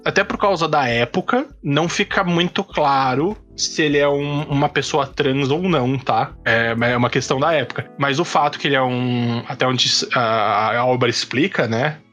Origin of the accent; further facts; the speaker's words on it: Brazil; a gente tem dó porque a gente é brasileiro e, cara, pra gente é bem comum, sabe?